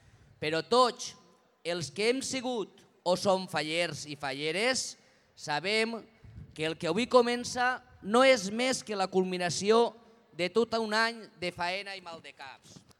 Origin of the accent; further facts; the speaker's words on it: Pego, Valencian Community, Spain; quan diem que som de Pego i fallers. Però no és província d'Alacant?